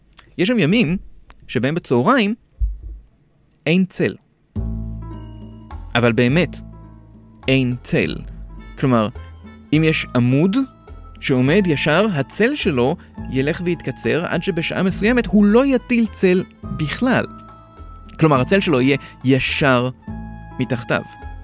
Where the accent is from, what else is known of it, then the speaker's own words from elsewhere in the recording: Kfar Saba, Central District, Israel; אני מכפר סבא.